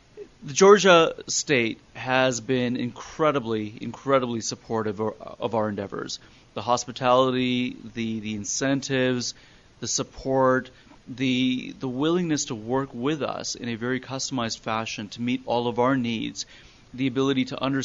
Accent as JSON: {"language": "English", "country": "Canada", "said": "You know, as a Canadian and as a Canadian company"}